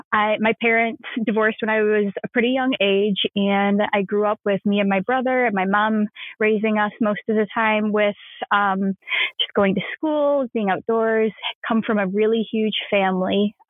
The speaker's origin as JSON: {"language": "English", "town": "Saginaw", "region": "Michigan", "country": "United States", "tie": "born or raised there", "said": "I am born, raised, still live in Michigan. I grew up in Saginaw, which is just like 2 hours from where I live now in the Detroit suburbs. And I've been here my whole, you know, my whole life."}